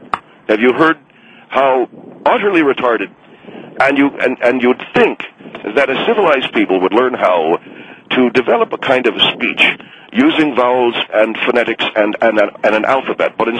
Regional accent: Owen Sound, Ontario, Canada; And I'll say, I'm from Canada. I'm come from Owen Sound, Ontario.

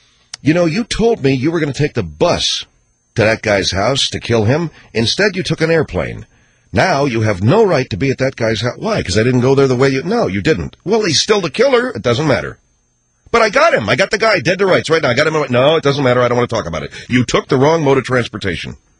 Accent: United States; I'm an American. I love my country, and I'm not ashamed of any

